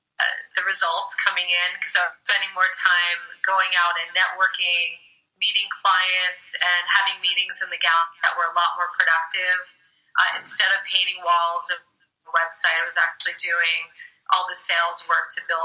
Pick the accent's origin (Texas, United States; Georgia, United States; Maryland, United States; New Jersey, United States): New Jersey, United States; Jersey City; also born or lived in Hunterdon County; I grew up in Jersey City, New Jersey, and they kept widening the net.